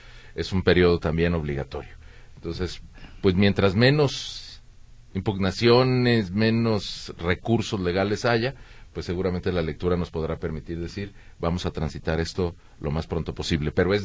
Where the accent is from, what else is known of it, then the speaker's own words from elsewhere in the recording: Jalisco, Mexico; que finalmente somos jaliscienses todos